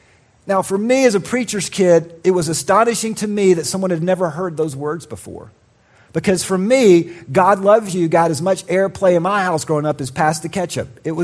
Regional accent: Atlanta, Georgia, United States; I grew up in Atlanta, as you know, and I was a huge sports fan growing up.

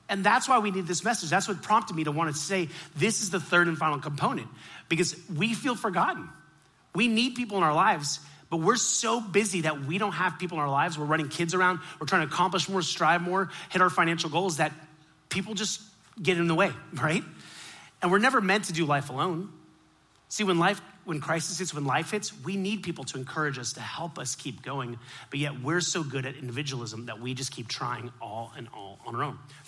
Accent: Miami, Florida, United States; Absolutely, I grew up in Miami.

